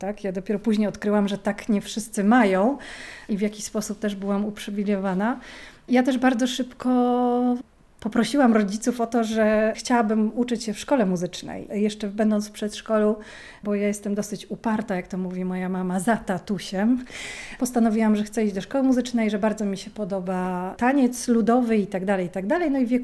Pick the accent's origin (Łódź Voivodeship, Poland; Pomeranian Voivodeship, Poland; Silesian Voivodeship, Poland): Pomeranian Voivodeship, Poland; Puck; Ja urodziłam się w Pucku i zawsze mieliśmy duży kontakt z różnymi kulturami, z różnymi osobami, które przybywają z różnych krajów.